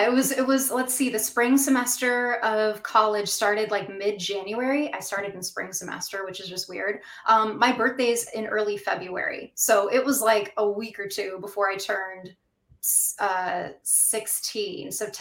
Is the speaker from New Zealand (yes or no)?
no; California, United States; born there; I was born in the Bay Area to Christian parents.